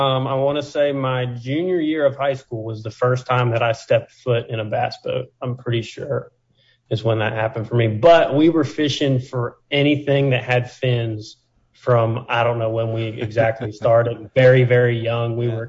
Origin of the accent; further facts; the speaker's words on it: Abingdon, Virginia, United States; Southwest Virginia in Abingdon.